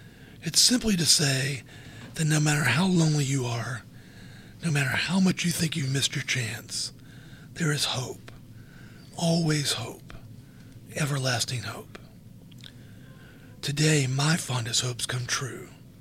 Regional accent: Georgia, United States; I'm from Georgia, she's from Wisconsin.

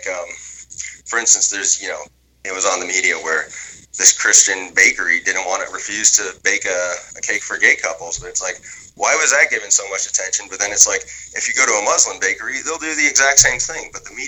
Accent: Montreal, Quebec, Canada; growing up in Montreal, I actually grew up as a pretty, like, under a Catholic household.

